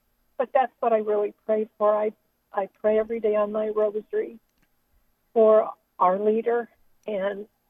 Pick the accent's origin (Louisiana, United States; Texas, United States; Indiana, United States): Indiana, United States; Mishawaka; Actually, we're visiting in Bullhead City, but we're from Mishawaka, Indiana.